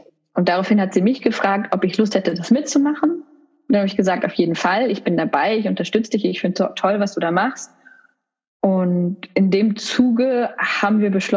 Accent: Essen, North Rhine-Westphalia, Germany; Das ist ein Pflege- und Seniorenheim in Essen, im Ruhrgebiet, wo ich herkomme

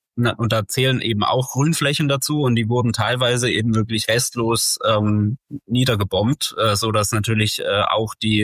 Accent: Baden-Württemberg, Germany; now in Berlin, Germany; ich komme aus Süddeutschland eigentlich und bin tatsächlich wegen des Museums eigentlich nach Berlin gezogen, denn ich habe schon zu Schulzeiten mich mit Biologie viel beschäftigt und habe damals tatsächlich aus Stuttgart kommend quasi oder aus der Region Stuttgart

